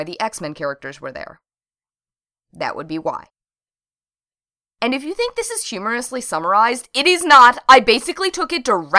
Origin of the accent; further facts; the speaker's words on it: United Kingdom; accent: British; I apologize for my British accent a lot.